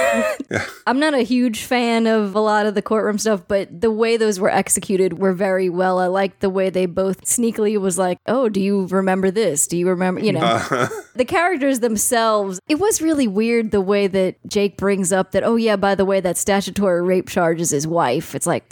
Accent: the South, United States; Sorry, I'm from the South. I can be that judgmental.

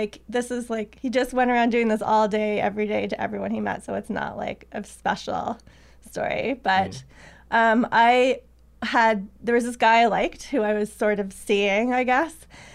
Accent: Ottawa, Ontario, Canada; I grew up in Ottawa

